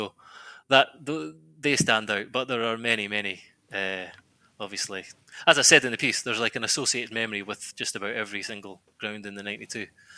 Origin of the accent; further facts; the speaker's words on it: Scotland, United Kingdom; growing up in Scotland, I'd never heard of half of these places